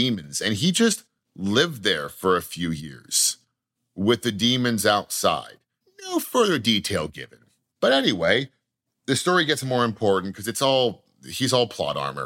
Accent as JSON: {"language": "English", "town": "Philadelphia", "region": "Pennsylvania", "country": "United States", "said": "I'm from Philadelphia."}